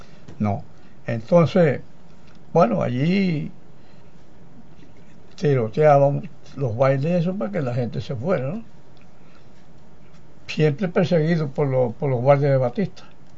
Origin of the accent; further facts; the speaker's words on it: Río Cauto, Granma, Cuba; Mira, yo soy de Oriente, nací en el Central Río Cauto, que es un municipio de Bayamo.